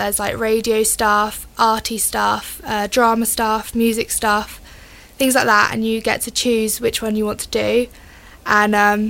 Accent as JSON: {"language": "English", "town": "Wootton", "region": "South East England", "country": "United Kingdom", "said": "I am from Wootton."}